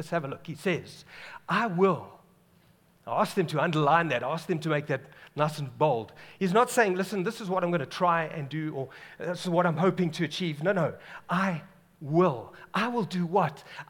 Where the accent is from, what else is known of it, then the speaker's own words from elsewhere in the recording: England, United Kingdom; We as English people decided, you know, that's such a great Afrikaans word.